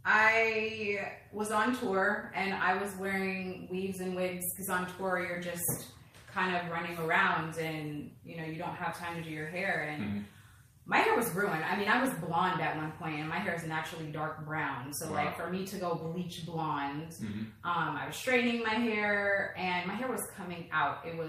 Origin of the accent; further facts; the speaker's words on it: Los Angeles, California, United States; So I grew up in Los Angeles, California. My dad's a jazz musician. My mom works for an airline, middle class.